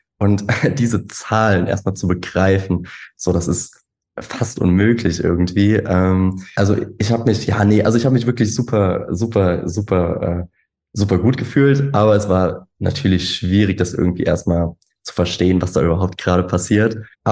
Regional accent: Koblenz, Rhineland-Palatinate, Germany; habe mich dann das erste Mal bei uns in Koblenz, nämlich bei meinem so Lieblingsclub beworben

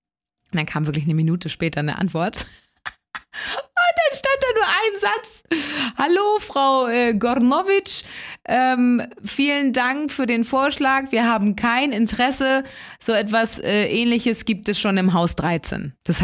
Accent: Elmshorn, Schleswig-Holstein, Germany; Und zwar komme ich ja ursprünglich aus Emshorn

